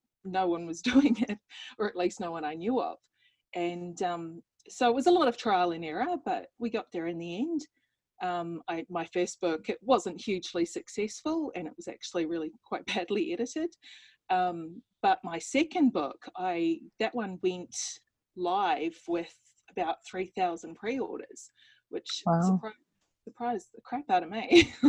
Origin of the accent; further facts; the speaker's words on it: New Zealand; also born or lived in United States / Europe; now in Melbourne, Australia; So I'm from New Zealand originally, decided to get out of there pretty quickly. So I've lived in the US, I've lived in Europe, and then I came back and I moved to Melbourne in Australia.